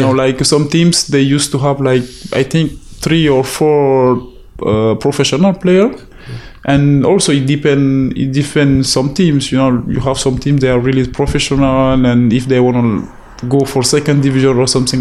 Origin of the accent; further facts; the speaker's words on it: Calais, Hauts-de-France, France; I was there in Calais, in my hometown, during the summer, and it was like really cold for me, because in Senegal, you know, it's like 30 degrees